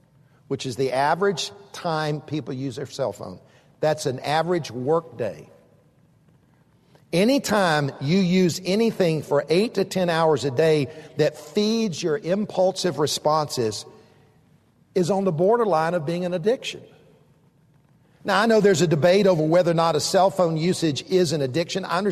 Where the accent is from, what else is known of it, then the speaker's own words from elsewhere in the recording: the South, United States; I grew up in the South. We learn how to treat people better than that.